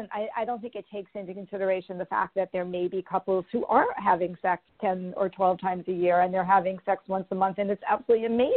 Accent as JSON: {"language": "English", "region": "New York", "country": "United States", "tie": "born or raised there", "said": "I grew up in New York and lived on the East Coast most of my life."}